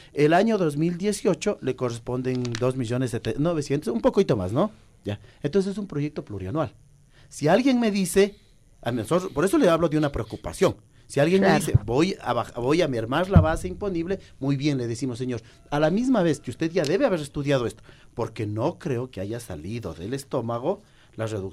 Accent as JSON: {"language": "Spanish", "town": "Quito", "region": "Pichincha", "country": "Ecuador", "said": "A mí me preocupa, por ejemplo, como quiteño"}